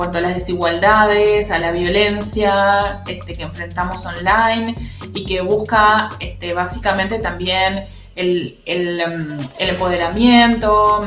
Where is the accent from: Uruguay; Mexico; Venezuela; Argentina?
Uruguay; soy de Uruguay